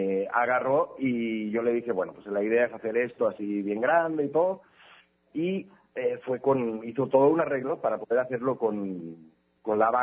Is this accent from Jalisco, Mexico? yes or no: yes; Guadalajara, Jalisco, Mexico; la Guadalajara y el Jalisco que tenemos hoy en día, ¿no? De ahí parten muchas cosas que hoy en día somos como tapatíos